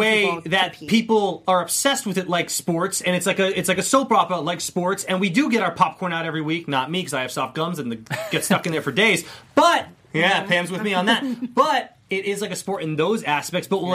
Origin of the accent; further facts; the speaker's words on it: Massachusetts, United States; so I'm obsessed with the Celtics and the Patriots, but like Paul Pierce, I'm from Massachusetts.